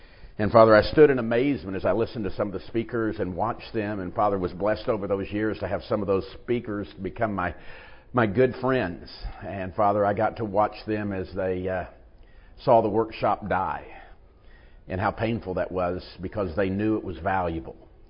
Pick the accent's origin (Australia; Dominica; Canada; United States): United States; St. Louis, Missouri; at least if you look in our area where I'm from, and I'm from the St. Louis area